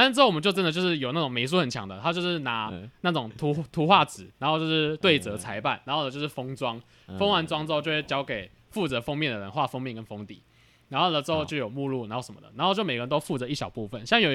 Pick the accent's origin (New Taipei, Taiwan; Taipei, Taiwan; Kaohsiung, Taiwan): Kaohsiung, Taiwan; 有一次我回老家，对，我老家在高雄